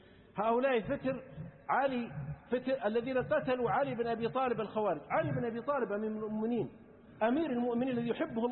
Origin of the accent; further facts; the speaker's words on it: Saudi Arabia; من العلماء الآن والمشايخ عندنا في السعودية وفي غيرها